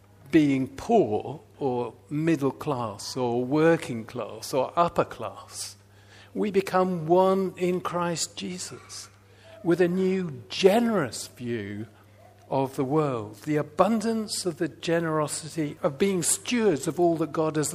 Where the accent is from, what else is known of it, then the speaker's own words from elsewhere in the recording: Sheffield, Yorkshire and the Humber, United Kingdom; now in Hertfordshire, United Kingdom; but it did give me some identity as a Yorkshire lad in Hertfordshire, you know, to say, I'm from Sheffield, you know.